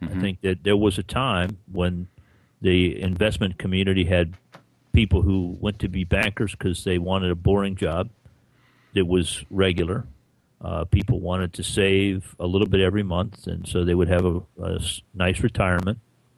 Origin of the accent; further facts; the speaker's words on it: Florida, United States; Yeah, but I grew up in Florida.